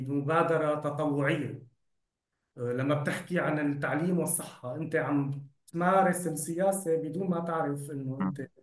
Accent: Syria; نحن كسوريين نحن بنشبع بعض، نحن مثل بعض، نحن أبناء دولة واحدة وأبناء ثقافات مشتركة

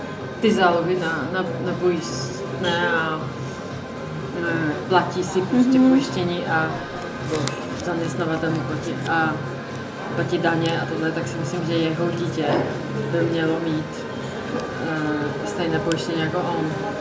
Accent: Prague, Czechia; Myslím, že otázka jsem z Prahy, ta odpověď jsem z Prahy, že je super

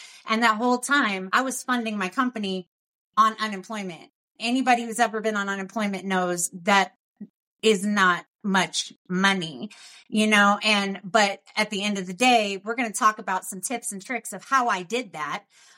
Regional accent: Kansas City, Missouri, United States; I was 16 years old, and I grew up in Kansas City.

